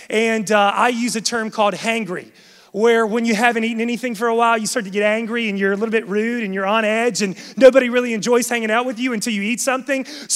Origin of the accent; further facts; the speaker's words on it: West Virginia, United States; now in Charlotte, United States; I'm from West Virginia, and when I first moved to Charlotte in 2007, I moved here to plant Vision Church 7 years ago.